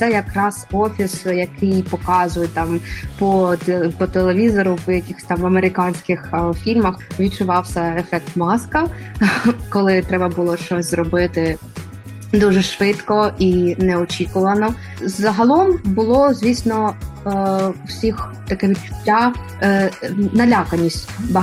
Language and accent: Ukrainian; Dnipro, Dnipropetrovsk Oblast, Ukraine; moved away as an adult; now in United States; коли ми переїхали, це 2021 рік, переїхали з чоловіком, з сином і котом з Дніпра, я родом з Дніпра, Україна, переїхала до Каліфорнії